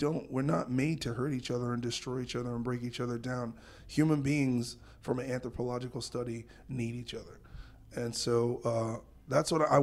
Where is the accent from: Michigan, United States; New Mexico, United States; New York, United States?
New York, United States; I think like for me, I grew up in New York and I like grew up with great hip hop artists.